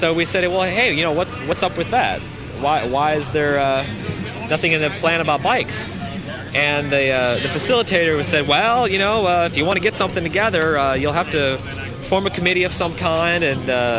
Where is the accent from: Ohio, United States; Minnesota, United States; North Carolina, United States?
Ohio, United States; Cleveland; Not originally. I'm from the Cleveland area, suburbs of Cleveland.